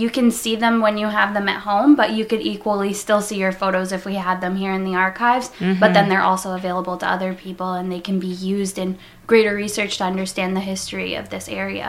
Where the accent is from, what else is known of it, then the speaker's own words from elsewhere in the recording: Ogden, Quebec, Canada; now in Lennoxville, Canada; I grew up near Stanston in Ogden, and I've lived in Lennoxville for the past 5 years.